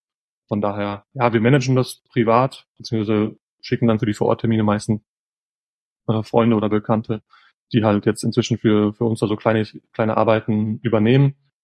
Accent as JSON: {"language": "German", "town": "Dorsten", "region": "North Rhine-Westphalia", "country": "Germany", "tie": "born or raised there", "lives_now": "Essen, Germany", "said": "vor allen Dingen halt in Dorsten, in meiner Heimatstadt und hier in Essen."}